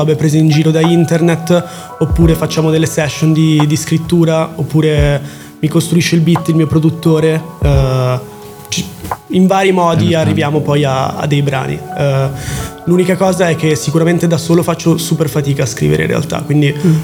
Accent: Varese, Lombardy, Italy; now in Milan, Italy; noi siamo tutti di Varese, ma non ci siamo trovati a Varese, okay. Ci siamo trovati a Milano per caso

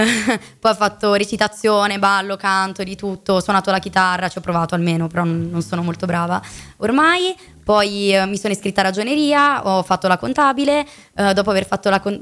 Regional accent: Buccinasco, Lombardy, Italy; Buccinasco.

